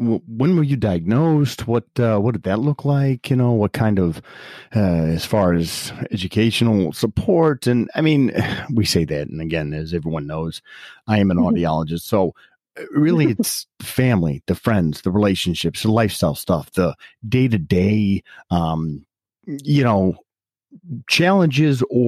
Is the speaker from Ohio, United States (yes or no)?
yes; Ohio, United States; I'm from Ohio, but like all those people in Ohio talk funny.